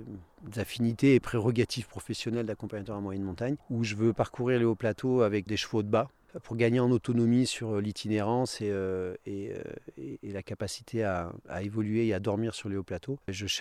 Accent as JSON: {"language": "French", "town": "Grenoble", "region": "Auvergne-Rhône-Alpes", "country": "France", "tie": "born or raised there", "also_born_or_lived": "Verdun", "said": "je suis né à Verdun, dans les tranchées, non dans les dolines, aussi dans des fonds de trous. J'y ai un peu grandi, hein, puisque j'ai débarqué à Grenoble à 4 ans. Et voilà, l'évolution professionnelle de mes parents ont plutôt fait de moi un grenoblois ou un alpin."}